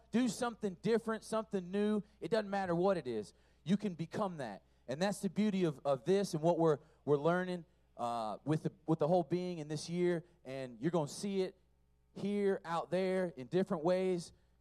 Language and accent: English; San Diego, California, United States; Growing up, I lived in San Diego, and Top Gun was in my hometown.